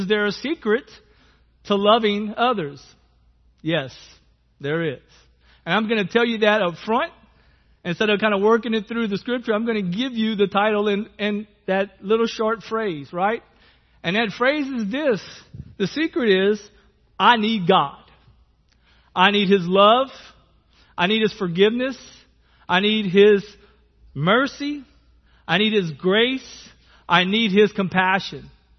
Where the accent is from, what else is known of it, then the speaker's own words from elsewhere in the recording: Lafayette, Louisiana, United States; accent: Cajun; I grew up in Lafayette. I've been there since I was 5 years old. And, just being there, I've picked up the accent and the food